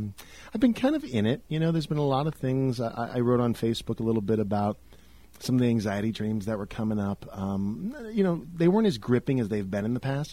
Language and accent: English; San Francisco, California, United States; now in Los Angeles, United States; Yeah, I mean, I'm from San Francisco, so it's a very typical San Francisco Golden Gate Park